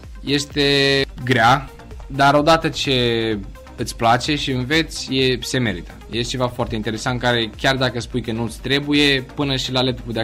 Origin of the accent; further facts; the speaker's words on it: Romania; Da, noi suntem singuri studenți din România la Academia Forțelor Navale.